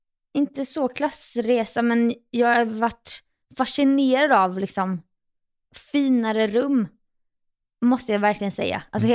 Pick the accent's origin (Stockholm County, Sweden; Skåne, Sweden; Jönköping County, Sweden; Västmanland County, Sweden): Jönköping County, Sweden; Jönköping; slippa att gå i mina egna gamla fotspår hemma i Jönköping.